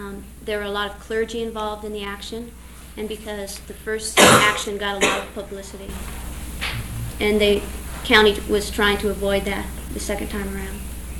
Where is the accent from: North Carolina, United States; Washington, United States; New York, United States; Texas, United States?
Washington, United States; Centralia; The train passes through Centralia, Washington, which is my hometown.